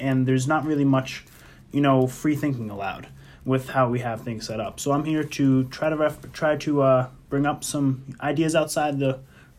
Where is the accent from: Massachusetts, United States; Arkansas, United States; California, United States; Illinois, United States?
Massachusetts, United States; back home in my home state of Massachusetts